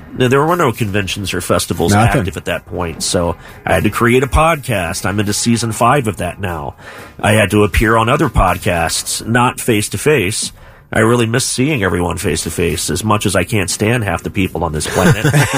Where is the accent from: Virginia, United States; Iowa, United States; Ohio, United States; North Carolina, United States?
Ohio, United States; Beaver; But we had the same thing in Beaver, Ohio, which I grew up in Beaver, Ohio. That's like deep south, southern Ohio, Pike County.